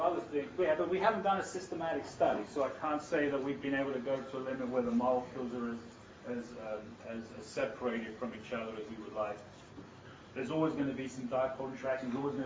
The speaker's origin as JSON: {"language": "English", "country": "United Kingdom", "tie": "born or raised there", "said": "And I grew up in Britain, and this was one of my favorite books in school"}